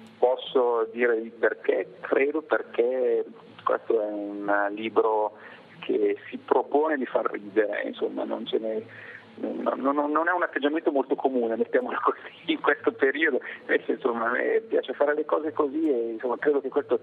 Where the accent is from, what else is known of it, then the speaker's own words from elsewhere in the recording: Vigevano, Lombardy, Italy; Io sono lombardo, sono di Vigevano, una città celebre per la fortuna dei calzaturifici negli anni 60